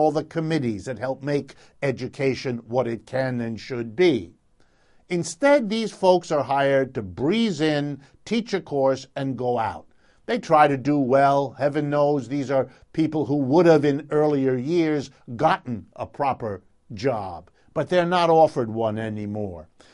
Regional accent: Youngstown, Ohio, United States; born there; because I was born in Youngstown, Ohio many years ago

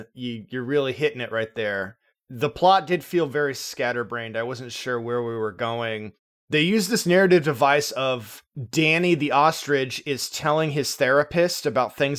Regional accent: United States; That's just because I'm an American

